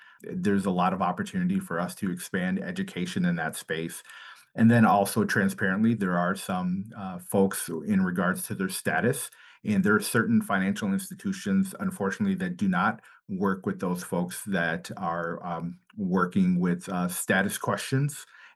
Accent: Green Bay, Wisconsin, United States; I'm born and raised in Green Bay, and I've seen the Latino business community grow significantly in Northeast Wisconsin.

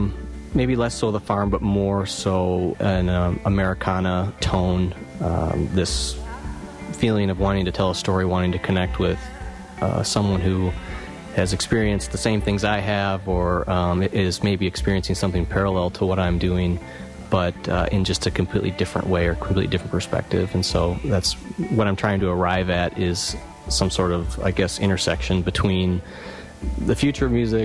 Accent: Janesville, Wisconsin, United States; Yeah, so I came back to my hometown, which is Janesville, Wisconsin, around 2009. And I moved out into a house in the country that is on my family's farm that was a little dilapidated

